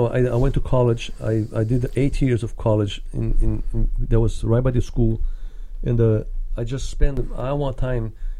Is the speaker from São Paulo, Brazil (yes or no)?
no; Rio de Janeiro, Brazil; English is a second language; moved away as an adult; now in United States; I thought I was lucky to be born and raised in Rio de Janeiro and survive out kind of scuffling situation that I've been in Brazil. And I had two daughters at the time.